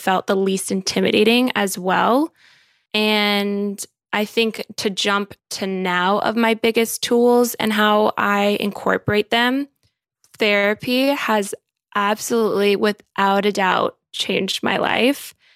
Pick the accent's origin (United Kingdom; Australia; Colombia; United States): Colombia; if you guys don't know, I'm Colombian and my mom's family lives in Colombia.